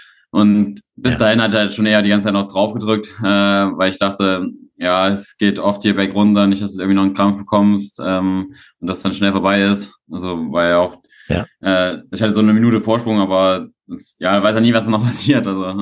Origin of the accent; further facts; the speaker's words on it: Leipzig, Saxony, Germany; Ja, ich bin aus Leipzig, wohne jetzt auch wieder in Leipzig, also noch in meiner Heimatstadt